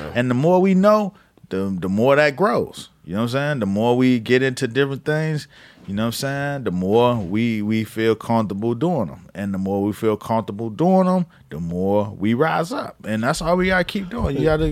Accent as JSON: {"language": "English", "town": "Miami", "region": "Florida", "country": "United States", "said": "So I'm like, yeah, I'm from Miami, you know what I'm saying?"}